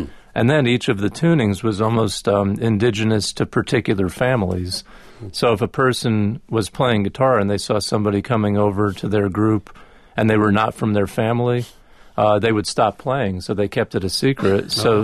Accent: New Jersey, United States; I don't know about cowboy stuff because I'm from New Jersey.

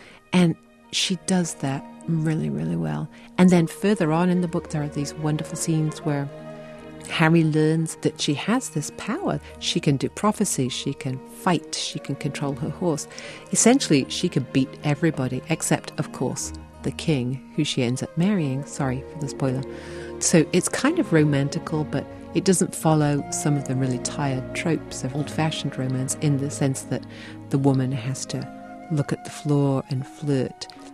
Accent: England, United Kingdom; I was very English. I am very English. But now that I've lived in this country for a bit

